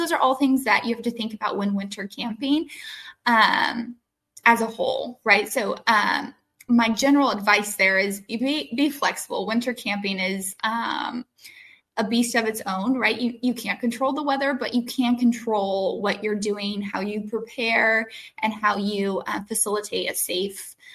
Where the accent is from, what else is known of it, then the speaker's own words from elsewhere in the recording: New Mexico, United States; I'm from New Mexico. I've never camped in anything probably below 65 because cold weather and me, we just don't get along, right?